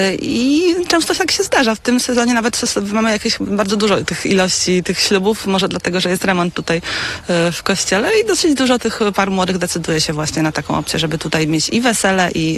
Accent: Subcarpathian Voivodeship, Poland; Nie, nie, ja jest troszeczkę z Zasanu.

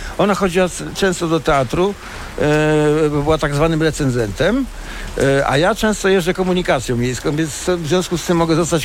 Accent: Toruń, Kuyavian-Pomeranian Voivodeship, Poland; bo jestem rodowitym Torunianinem z osiągnięciami

